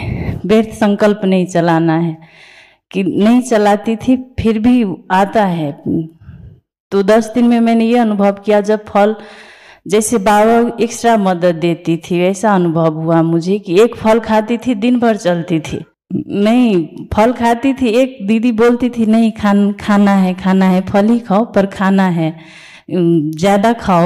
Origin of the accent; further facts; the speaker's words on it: Kathmandu, Bagmati, Nepal; मैं काठमांडू नेपाल से हूँ।